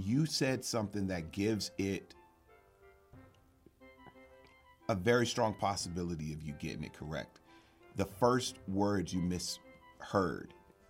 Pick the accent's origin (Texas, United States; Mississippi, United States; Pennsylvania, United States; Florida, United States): Texas, United States; And I'm from Texas, so I actually feel bad about that one.